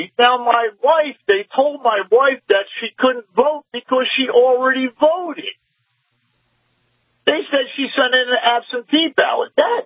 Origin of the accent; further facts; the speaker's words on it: New Jersey, United States; I'm a United States Marine Corps combat veteran, and originally I'm from New Jersey.